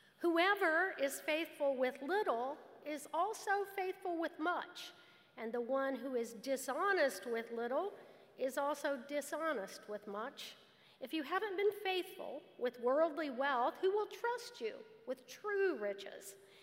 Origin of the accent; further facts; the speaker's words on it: United States; I was raised on a farm. I was raised in Jackson County on a farm.